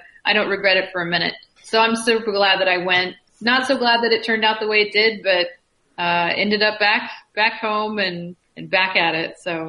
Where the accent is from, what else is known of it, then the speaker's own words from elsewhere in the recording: Houston, Texas, United States; I have to say, I grew up in Houston, Texas, where it is like a swamp right now.